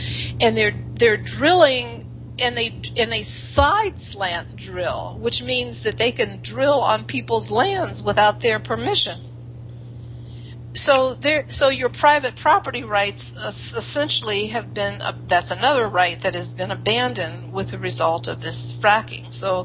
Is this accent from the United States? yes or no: yes; Ohio, United States; I'm originally from Western Ohio near Eastern Pennsylvania